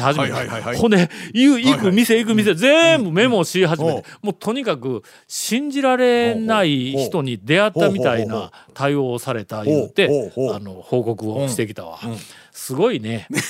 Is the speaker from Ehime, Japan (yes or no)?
yes; Ehime, Japan; also born or lived in Kagawa; で僕はもう愛媛やけども、うん、大学が香川で